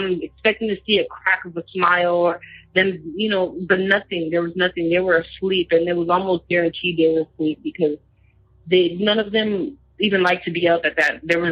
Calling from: California, United States; I'm calling from California. And my experience started when I was 16 years old. I lived in Oakland, California at the time, 90th Avenue.

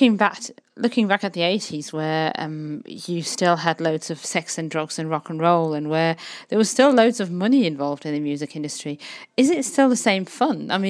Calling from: Cologne, North Rhine-Westphalia, Germany; I'm calling from Cologne

